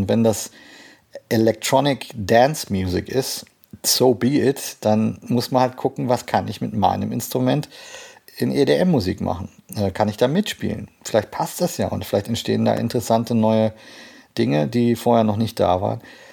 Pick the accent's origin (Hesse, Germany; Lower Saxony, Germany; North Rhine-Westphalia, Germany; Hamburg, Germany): North Rhine-Westphalia, Germany; Naja, ich bin ja im Sauerland groß geworden